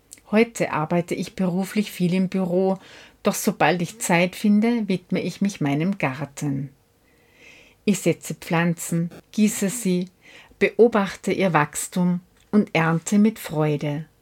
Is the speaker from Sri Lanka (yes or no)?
no; Göfis, Vorarlberg, Austria; now in Altenstadt, Austria; Altenstädterin, zugezogen aus Göfis. Seit fast 21 Jahren lebe ich in Altenstadt, doch meine Heimat liegt in Göfis.